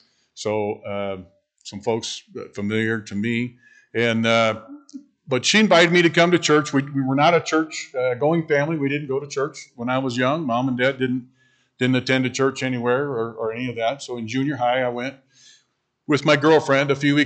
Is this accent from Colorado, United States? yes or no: yes; Colorado Springs, Colorado, United States; I grew up in Colorado Springs. Mom and Dad moved there in 1964 when I was 6 months old. I grew up there, went to high school there, and then went off to college in Gunnison at Western State College.